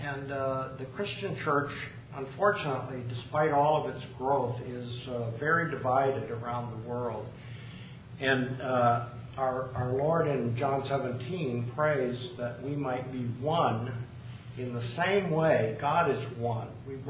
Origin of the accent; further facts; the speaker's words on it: Minnesota, United States; I grew up in Minnesota in a farming community, so you live and die with the rain.